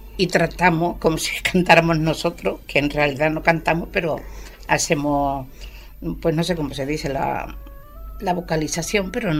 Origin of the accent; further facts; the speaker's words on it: Cádiz, Andalusia, Spain; Yo soy de Cádiz. Cádiz Capital.